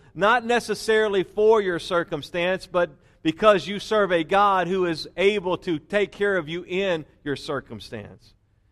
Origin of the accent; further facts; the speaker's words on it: Louisiana, United States; And I was raised in Louisiana, therefore I am a New Orleans Saints football fan.